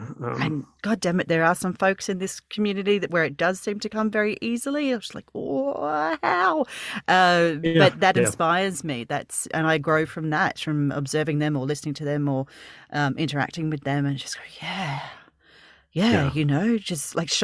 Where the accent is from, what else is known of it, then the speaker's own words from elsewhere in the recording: Australia; I'm Australian, obviously. But very quickly here in Australia